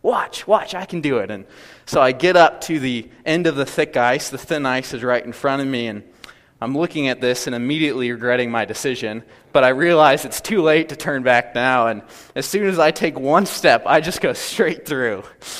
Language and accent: English; Kansas City, Missouri, United States; Growing up in Kansas City, we had a small little creek that ran behind our house about a mile or two in each direction.